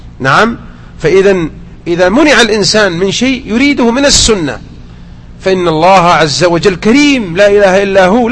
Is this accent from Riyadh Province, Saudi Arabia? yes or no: no; Mecca, Makkah Province, Saudi Arabia; أذكرها وأنا صغير في مكة كانوا ينثرون مثل هذا